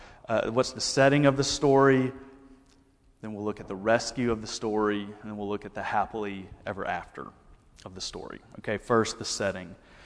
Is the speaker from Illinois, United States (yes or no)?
no; Alabama, United States; And see, when I was growing up, I grew up in the Deep South in Alabama, and I can never remember a time when I didn't have a significant reverence for the Bible